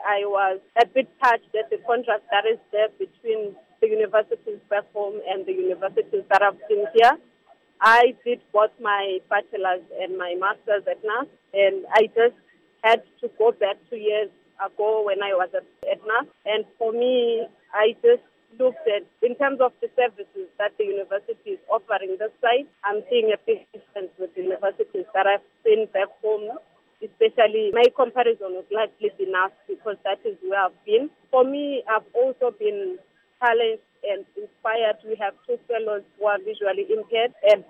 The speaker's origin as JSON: {"language": "English", "region": "Bulawayo", "country": "Zimbabwe", "tie": "born or raised there", "lives_now": "Victoria Falls, Zimbabwe", "said": "born and bred in Bulawayo, and then I moved to Victoria Falls in 2006"}